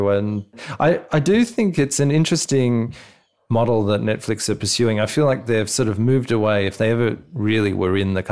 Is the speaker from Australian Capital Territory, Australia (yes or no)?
yes; Canberra, Australian Capital Territory, Australia; in Canberra, my hometown as well.